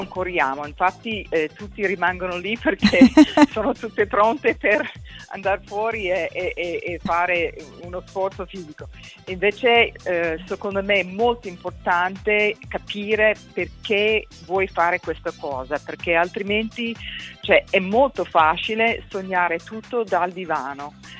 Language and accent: Italian; United States; first language English; Italian is a second language; Io sono americana.